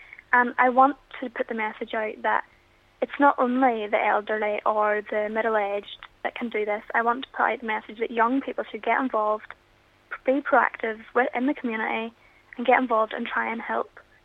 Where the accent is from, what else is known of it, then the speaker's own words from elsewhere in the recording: Ballycastle, Northern Ireland, United Kingdom; Well, it's where I've lived. I've been born and bred in Ballycastle.